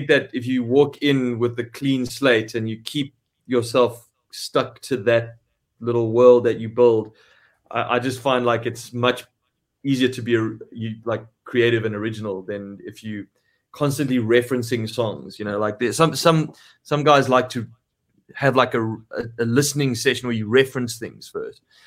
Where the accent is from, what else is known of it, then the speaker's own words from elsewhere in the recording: South Africa; I was saying I'm a South African artist. I'm going to go and collaborate with American artists.